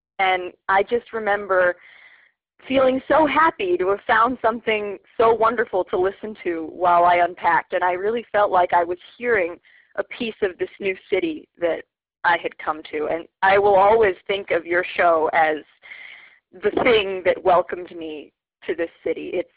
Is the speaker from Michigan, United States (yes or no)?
no; New York City, New York, United States; moved away as an adult; now in Minneapolis, United States; I moved here from New York City to go to medical school almost 3 years ago now.